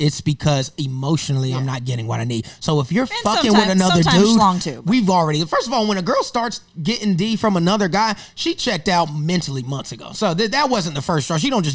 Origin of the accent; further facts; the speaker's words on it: the South, United States; That sounds dumb as hell to me because I'm from the South, all right?